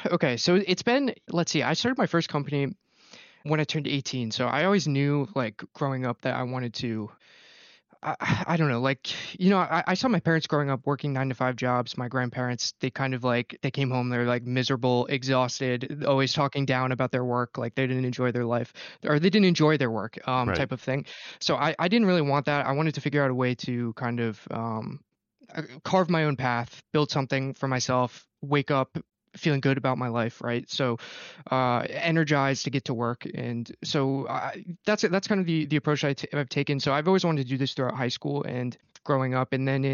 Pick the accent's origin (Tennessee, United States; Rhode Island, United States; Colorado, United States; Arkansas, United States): Rhode Island, United States; Providence; I'm from Providence, Rhode Island. I'm in Germany for the holidays